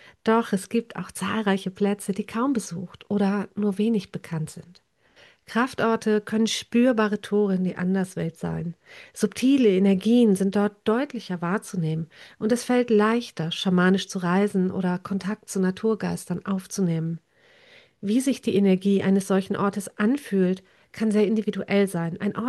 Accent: Northern Germany, Germany; Ich bin hier in Norddeutschland aufgewachsen, mitten im Megalithkulturland.

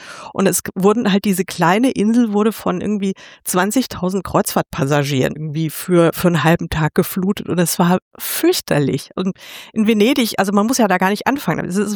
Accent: Munich, Bavaria, Germany; ich komme ursprünglich aus München

